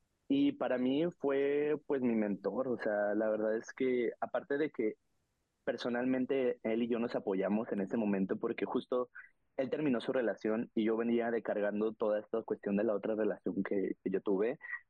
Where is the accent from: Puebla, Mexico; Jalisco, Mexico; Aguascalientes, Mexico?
Aguascalientes, Mexico; Pues obviamente yo vengo de Aguascalientes, que justamente es un lugar que es muy tradicional, que tiene ideas todavía muy arraigadas a lo que antes se hace